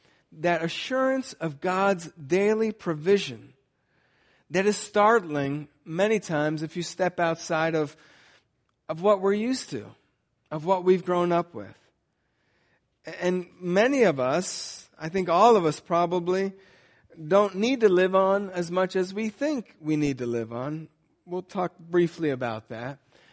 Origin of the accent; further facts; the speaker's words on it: United States; I attribute that a lot to the fact that I'm an American.